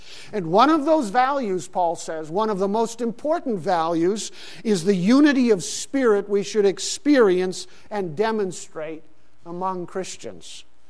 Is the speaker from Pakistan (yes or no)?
yes; Pakistan; Growing up in Pakistan, actually. And growing up in Pakistan, I experienced this concept of citizenship at an early age. Because there we were in a foreign country, but we were citizens of America. We were not citizens of Pakistan.